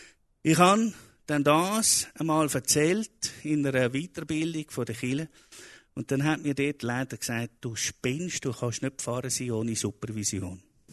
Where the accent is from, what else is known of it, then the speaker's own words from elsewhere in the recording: Zurich, Switzerland; born there; Ich bin hier in Zürich geboren.